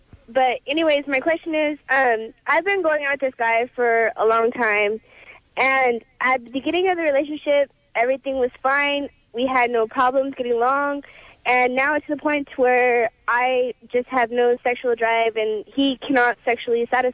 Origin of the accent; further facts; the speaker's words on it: Bakersfield, California, United States; I am from Bakersfield, but I'm part of the very, very small percentage that is actually going to school and working two full-time jobs